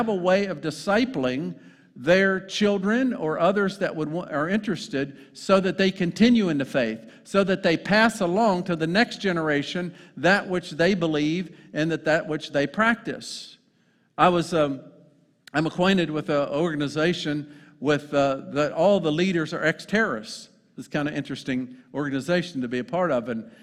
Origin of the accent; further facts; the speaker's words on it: United States; because sometimes we as American missionaries go to other nations and we blow up their structures.